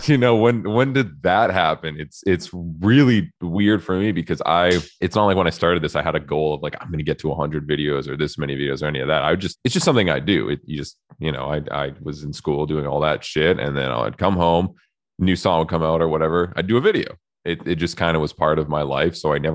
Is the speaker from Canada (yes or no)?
yes; Canada; Yeah, like I'm Canadian, as you can probably tell. Like I'm super AAA and like, you know, I'm not like usual European, but my family is all Euro, so like, and Slavic.